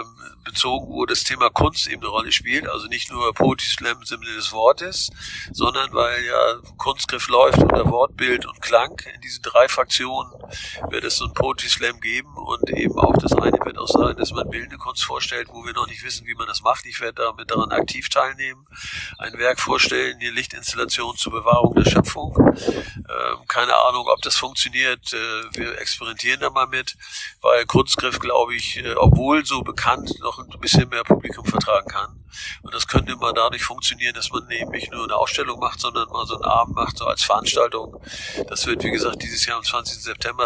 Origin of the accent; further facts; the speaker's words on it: Heide, Schleswig-Holstein, Germany; also born or lived in Wettingstedt; Weil ich Dithmarscher bin. Ich bin in der Nähe von Heide geboren, in Wettingstedt, in Heide aufgewachsen